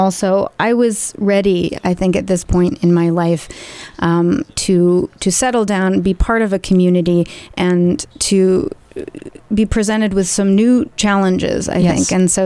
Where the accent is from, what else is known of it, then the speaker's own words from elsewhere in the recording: Saratoga Springs, New York, United States; I'm originally from Saratoga Springs, New York. I grew up on a horse farm.